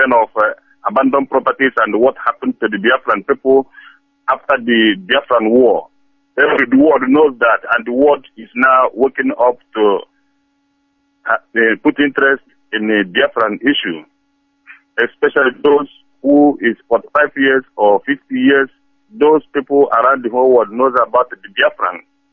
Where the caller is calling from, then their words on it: Oldenburg, Lower Saxony, Germany; I'm calling from Oldenburg, Germany.